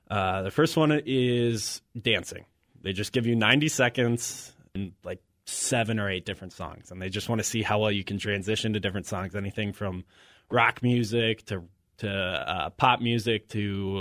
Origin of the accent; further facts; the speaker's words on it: Minnesota, United States; I'm from Minnesota. Okay. The only one. Everyone else is from Wisconsin.